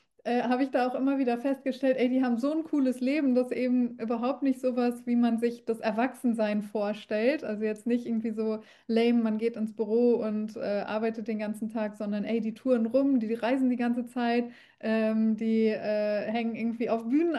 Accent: Paderborn, North Rhine-Westphalia, Germany; ich bin ja in Paderborn groß geworden, eine etwas kleinere Stadt, also jetzt im Vergleich zu Berlin und so weiter.

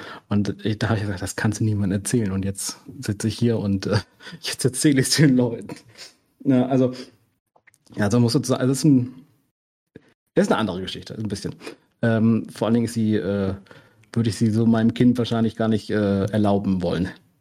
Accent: Remscheid, North Rhine-Westphalia, Germany; now in Heidelberg, Germany; Arbeite an einem Biotechnologieunternehmen in Heidelberg, komme ursprünglich aus Remscheid, aus dem Bergischen Land, bin irgendwann nach München fürs Studium gezogen und dann bin ich meiner jetzigen Frau hinterhergezogen in die Kurpfalz

